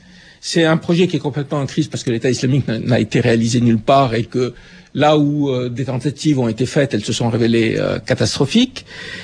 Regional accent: Cairo, Cairo Governorate, Egypt; Moi, je suis né au Caire, j'ai vécu, ça n'existait pas.

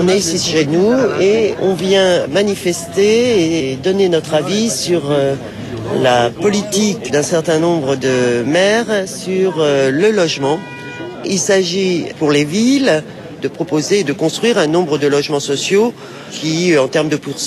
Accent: Gennevilliers, Île-de-France, France; nous, on est de Gennevilliers, par exemple, nous, on a presque 60% de logements sociaux.

